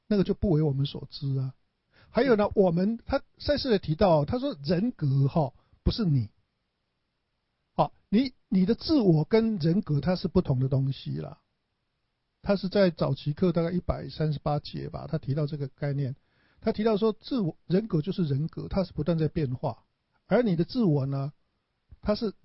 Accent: Taiwan

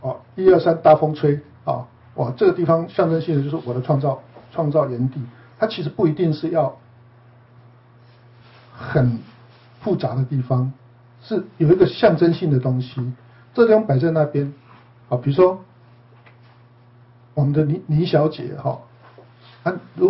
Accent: Luodong, Yilan County, Taiwan; 在我们乡下罗东啊

